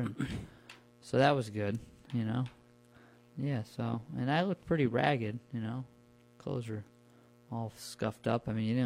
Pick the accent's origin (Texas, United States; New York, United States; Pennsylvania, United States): New York, United States; New Paltz; walk from Arkville to where I grew up in New Paltz.